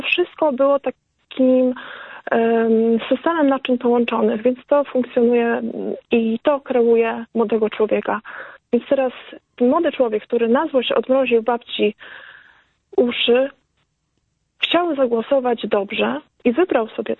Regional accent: Pomeranian Voivodeship, Poland; Jestem też Kaszubką

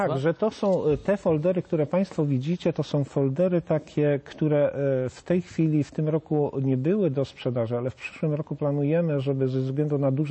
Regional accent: Katowice, Silesian Voivodeship, Poland; ja jestem z Katowic, dlatego też łatwiej mi o tym opowiadać.

